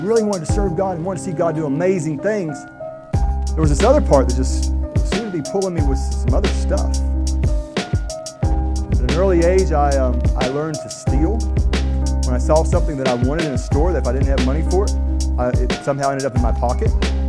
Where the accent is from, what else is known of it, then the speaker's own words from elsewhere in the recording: North Carolina, United States; I'm born and raised in Mitchell County, North Carolina.